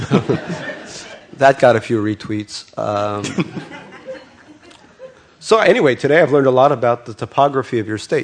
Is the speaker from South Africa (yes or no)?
no; Russia; first language Russian; English is a second language; now in United States; In Russia, I started reading, or when I came to America, I didn't speak English, so I read in Russian a wonderful book